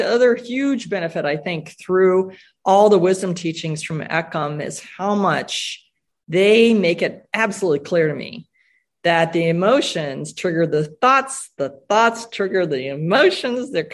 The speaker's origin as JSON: {"language": "English", "region": "Illinois", "country": "United States", "tie": "born or raised there", "said": "at least growing up in Illinois and these other two people where they grew up, nobody asked me about my feelings."}